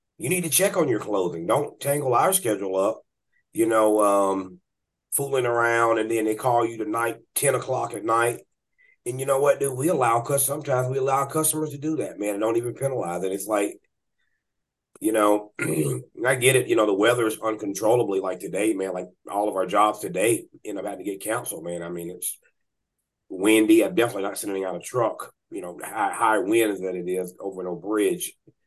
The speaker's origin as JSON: {"language": "English", "town": "Atlanta", "region": "Georgia", "country": "United States", "said": "Hey, I'm from Atlanta, man."}